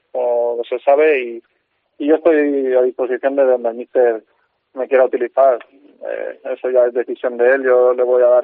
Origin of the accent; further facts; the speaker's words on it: Carcaixent, Valencian Community, Spain; Nosotros somos de Carcaixent, un pueblo de Valencia, y lo tenemos allí, sí.